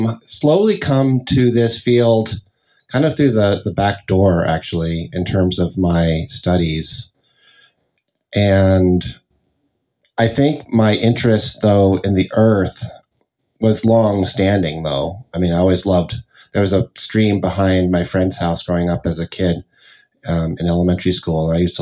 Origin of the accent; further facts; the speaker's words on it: East Coast, United States; I grew up back east, but the time I'm thinking of now is when I lived in suburban Maryland, outside of Baltimore